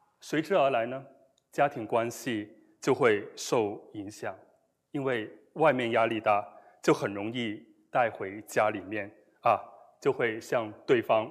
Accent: Guangzhou, Guangdong, China; 我小时候在广州过年

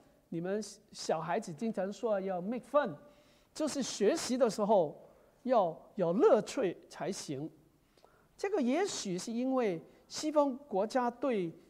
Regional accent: Hong Kong; 从我的原居地，你知道我从香港来

